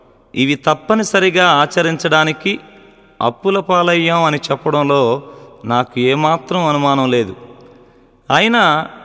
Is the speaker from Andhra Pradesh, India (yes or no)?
yes; Eluru, Andhra Pradesh, India; నేను హైందవ కుటుంబంలో పుట్టి పెరిగాను. ఊరు పశ్చిమ గోదావరి జిల్లా ఏలూరు.